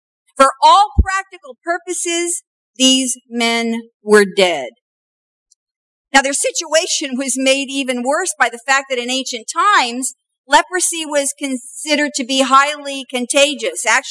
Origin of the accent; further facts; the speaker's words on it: Kansas City, United States; because I am from Kansas City